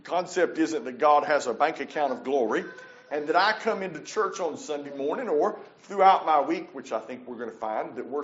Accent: Appalachia, United States; You know, I grew up in the Appalachians, and I can tell you that growing up, people tended to be a little more expressive in worship.

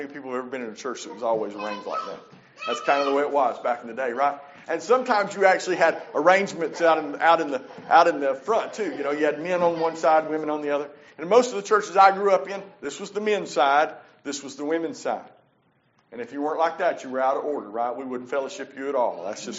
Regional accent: Appalachia, United States; You know, I grew up in the Appalachians, and I can tell you that growing up, people tended to be a little more expressive in worship.

